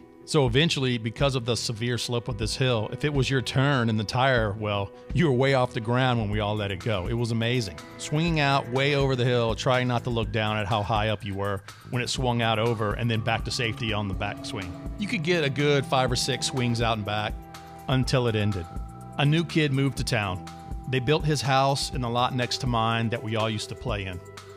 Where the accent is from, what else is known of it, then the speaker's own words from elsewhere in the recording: Newport News, Virginia, United States; I grew up in Newport News, Virginia, that's two words, Newport and News, in a cul-de-sac at the end of a neighborhood